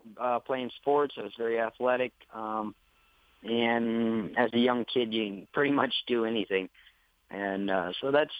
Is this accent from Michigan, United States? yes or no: yes; Michigan, United States; I grew up in Michigan. I've been on a horse farm all my life.